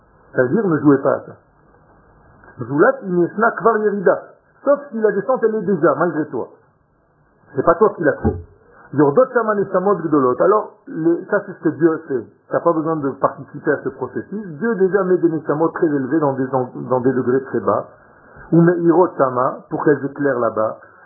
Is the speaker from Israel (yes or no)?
yes; Israel; Et moi, quand j'étais petit en Israël, c'était l'acteur.